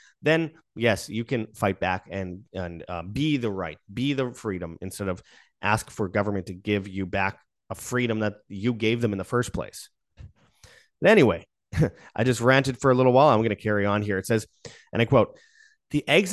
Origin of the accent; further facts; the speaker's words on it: Winnipeg, Manitoba, Canada; I am Canadian. I'm from Winnipeg.